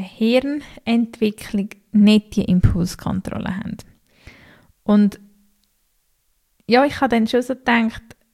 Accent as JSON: {"language": "German", "country": "Switzerland", "said": "Und ich finde, eben gerade bei uns in der Schweiz, das ist einfach vor allem das Krasse"}